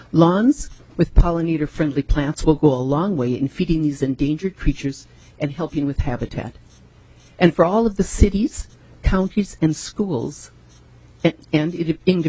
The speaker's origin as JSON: {"language": "English", "town": "Shorewood", "region": "Minnesota", "country": "United States", "said": "I'm from Shorewood, Minnesota."}